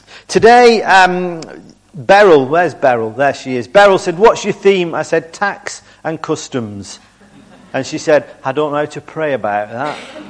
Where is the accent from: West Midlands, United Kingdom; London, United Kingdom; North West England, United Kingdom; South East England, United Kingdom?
North West England, United Kingdom; Bolton; now in Salford, United Kingdom; I'm actually not from Salford. I'm from Bolton, but I've lived in Salford now for the last 10 years